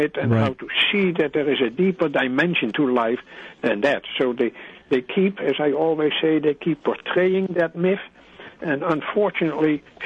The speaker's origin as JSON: {"language": "English", "country": "Netherlands", "second_language": "English", "said": "I'm from Holland"}